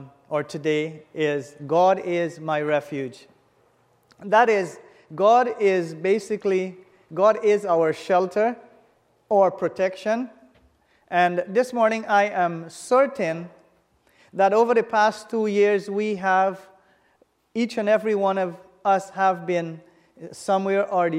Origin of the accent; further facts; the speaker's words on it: Guyana; I am from Guyana.